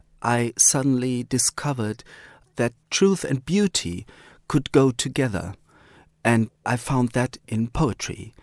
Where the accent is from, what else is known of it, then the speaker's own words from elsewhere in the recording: Cologne, North Rhine-Westphalia, Germany; I was born in Cologne, I grew up in Germany, and my passport is German, so I'm a German writer.